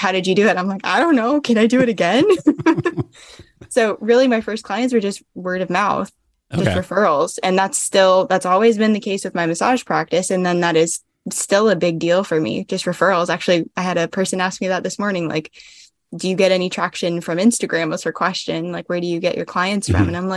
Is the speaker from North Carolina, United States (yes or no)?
yes; North Carolina, United States; I moved around a ton as a kid, shockingly. Grew up for the most part in North Carolina.